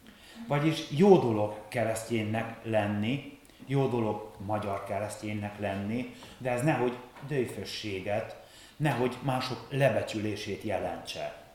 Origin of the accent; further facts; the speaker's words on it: Hungary; Ezen a napon megerősödhetünk abban, hogy magyarok vagyunk, egy olyan nemzet tagjai, amelynek már a puszta megmaradása is hős tett több mint egy évezrede.